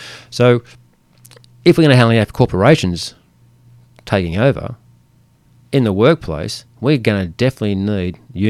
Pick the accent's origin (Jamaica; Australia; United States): Australia; Ulladulla, New South Wales; when I grew up in Ulladulla, I started this business.